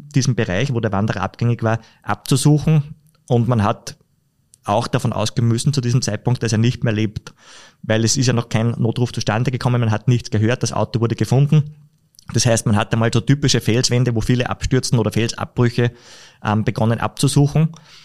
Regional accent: Upper Austria, Austria; Bei uns in Oberösterreich sind ja die meisten Berge aus Kalkstein

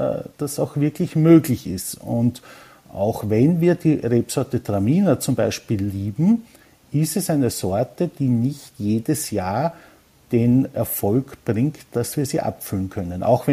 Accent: Burgenland, Austria; als Burgenländer bin ich damals bei meinen Praktikas im Service in Kontakt mit den Süßweinen von Kracher gekommen

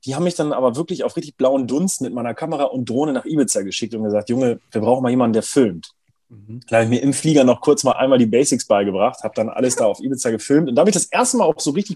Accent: Braunschweig, Lower Saxony, Germany; aus Braunschweig, aus meiner Heimatstadt

